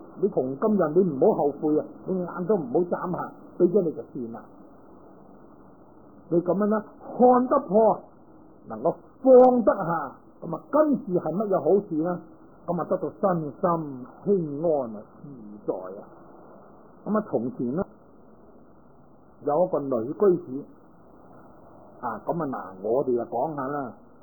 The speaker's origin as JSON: {"language": "Cantonese", "region": "Guangdong", "country": "China", "said": "我哋广东人话咁咪由得佢啦"}